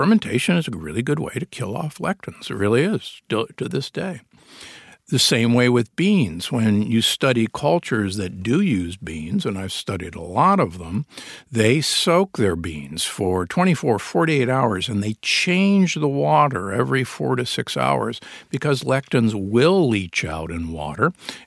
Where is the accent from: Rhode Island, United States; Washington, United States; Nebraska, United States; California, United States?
Nebraska, United States; Omaha; I grew up in Omaha, Nebraska, the beef state.